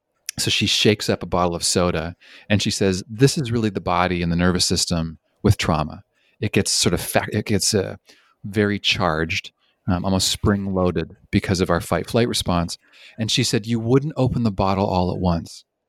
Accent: Canada; also born or lived in British Columbia; I'm originally from Canada, and I spent 10 years in British Columbia

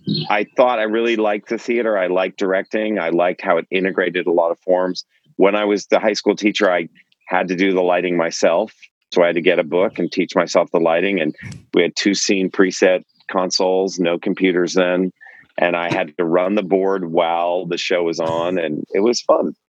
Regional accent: San Francisco, California, United States; Plus, I grew up in San Francisco, where I, as a kid, would go to ACT

